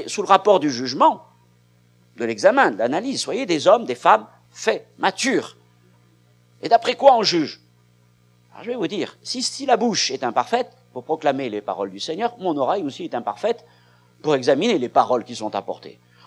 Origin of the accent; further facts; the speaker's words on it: France; Ça, c'est difficile quand on est français, parce que d'habitude, on retient ce qui n'est pas bon.